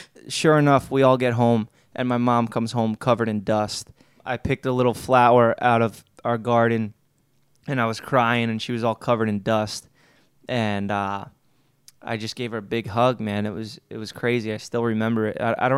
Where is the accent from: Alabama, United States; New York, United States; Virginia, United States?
New York, United States; Staten Island; growing up in Staten Island, I'm around a bunch of scumbags. It's literally the fucking dump of New York City.